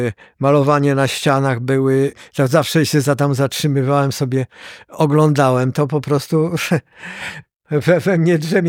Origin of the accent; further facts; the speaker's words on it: Żyrardów, Masovian Voivodeship, Poland; born there; now in Warsaw, Poland; A ja urodziłem się w Żyrardowie. Znane miasto przemysłowe, zakłady lniarskie.